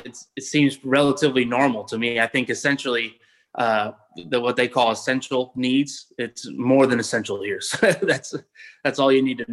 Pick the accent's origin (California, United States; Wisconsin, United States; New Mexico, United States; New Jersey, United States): California, United States; I'm being from California and talking to my family out there